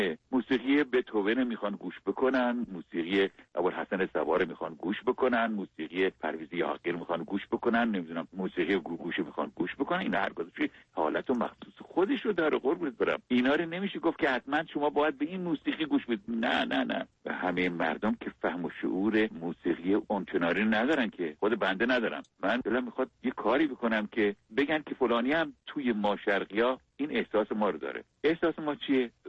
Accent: Khuzestan, Iran; حالا من با اینا فرقم اینه که اهل خوزستانم

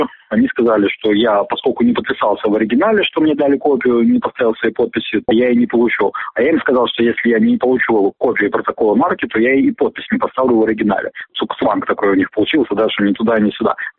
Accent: Saint Petersburg, Russia; Я петербуржец

